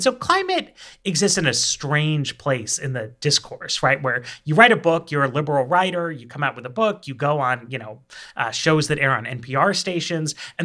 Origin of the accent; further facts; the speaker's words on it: Manhattan, New York, United States; now in Washington, United States; I grew up in Manhattan. I'm raising a kid in Logan Circle in DC.